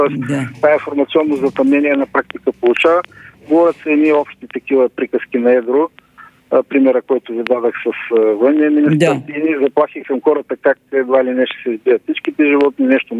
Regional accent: Burgas Province, Bulgaria; аз съм роден и съм израснал в Странджа.

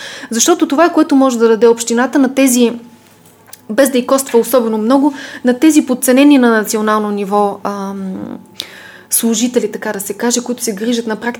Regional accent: Blagoevgrad, Blagoevgrad Province, Bulgaria; казахте, че съм от Благоевград

